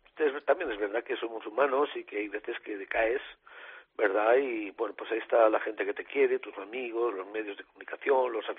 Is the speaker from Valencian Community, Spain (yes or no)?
yes; Valencia, Valencian Community, Spain; vengo de México, donde toreé un festival, y tengo la ilusión puesta de torear en Valencia, en mi tierra, en Fallas.